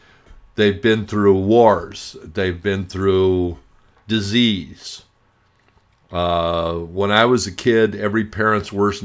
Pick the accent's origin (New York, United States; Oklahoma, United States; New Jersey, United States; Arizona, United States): Arizona, United States; Phoenix; I remember growing up in Phoenix. My idea of fish was fish sticks. Frozen fish didn't get to Phoenix very easily.